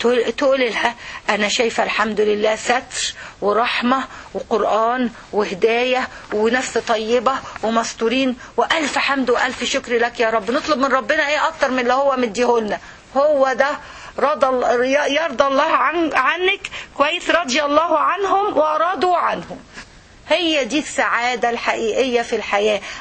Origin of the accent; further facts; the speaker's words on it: Egypt; دي عندنا في مصر